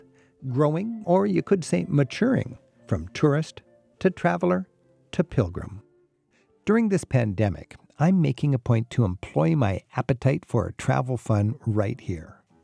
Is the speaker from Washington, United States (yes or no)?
yes; Edmonds, Washington, United States; Treasures right here in Edmonds. The evocative tone of the ferry's horn. The majesty of my hometown sunsets.